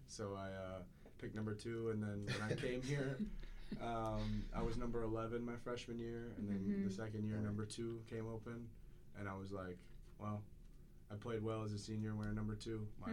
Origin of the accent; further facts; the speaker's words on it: Green Bay, Wisconsin, United States; I'm from Green Bay. There's no way you just said that.